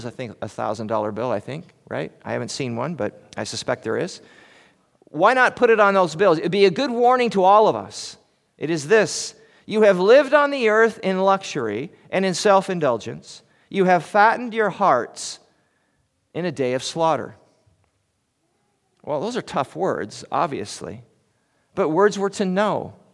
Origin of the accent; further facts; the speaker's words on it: Washington, United States; I know I-90 well, growing up in Eastern Washington, going to school at PLU, and then having family and friends over there for years.